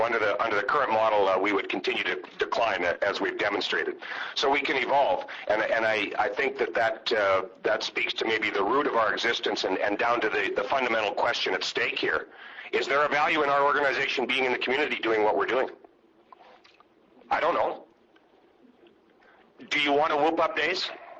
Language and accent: English; Saskatchewan, Canada; I'm from Saskatchewan, and I haven't looked at the legislation for Alberta.